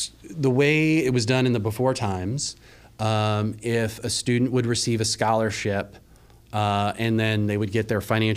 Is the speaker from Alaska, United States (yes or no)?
no; Gettysburg, Pennsylvania, United States; I was born and raised in Gettysburg, Pennsylvania. So, you know, it's home.